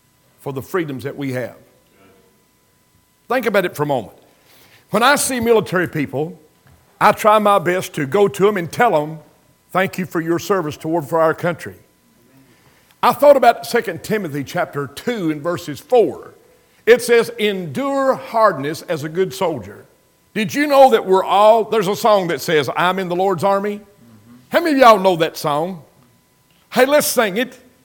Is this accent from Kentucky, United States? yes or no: yes; Crab Orchard, Kentucky, United States; When I was a boy, I was born and raised in Lincoln County, Kentucky. Little place called Crab Orchard, population 750.